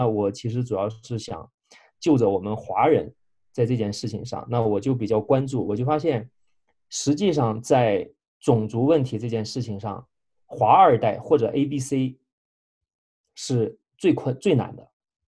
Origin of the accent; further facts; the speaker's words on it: China; 因为他是美国人，我们是中国人。